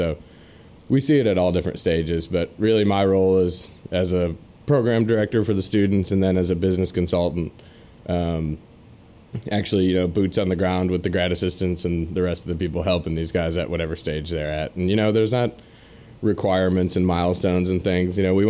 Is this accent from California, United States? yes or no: no; Michigan, United States; I'm originally from Michigan, from Northern Michigan.